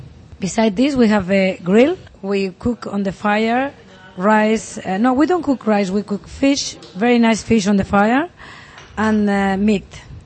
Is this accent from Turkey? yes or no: no; Alicante, Valencian Community, Spain; English is a second language; also born or lived in Castile; And my mother was from Asturias, but I always live here. I mean, I'm 54, and I live 50 years in Alicante